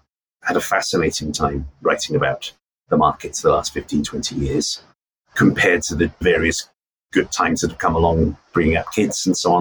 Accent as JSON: {"language": "English", "town": "Lewes", "region": "South East England", "country": "United Kingdom", "tie": "born or raised there", "said": "Lewis Football Club, where I was brought up in Lewis"}